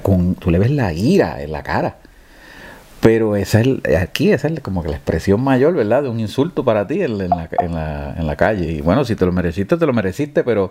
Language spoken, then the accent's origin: Spanish; Puerto Rico; now in United States; Nosotros somos de Puerto Rico.